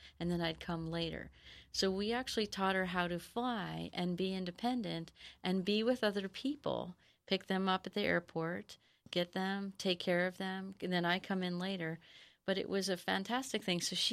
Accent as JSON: {"language": "English", "region": "Hawaii", "country": "United States", "tie": "born or raised there", "lives_now": "San Diego, United States", "said": "we are from Hawaii. We grew up in Hawaii. My daughter was born in Hawaii and we're in San Diego now."}